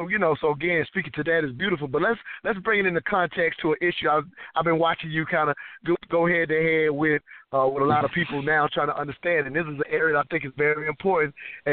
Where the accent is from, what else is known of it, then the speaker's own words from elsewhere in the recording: South Carolina, United States; I grew up in South Carolina. All I knew was Martin Luther King.